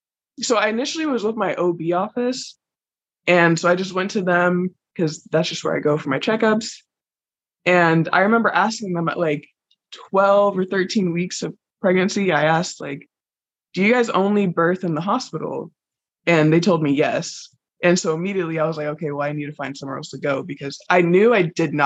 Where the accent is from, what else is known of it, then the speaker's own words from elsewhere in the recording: Dallas, Texas, United States; little staycation, like a mini vacation within our hometown, or, you know, within like Dallas, because we're from Texas.